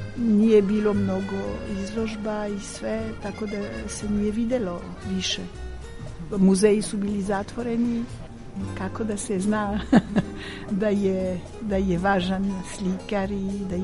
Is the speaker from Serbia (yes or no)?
no; France; Serbian is a second language; ja sam francuskinja, ja sam inače vezana sa Srbijom, zato što mi je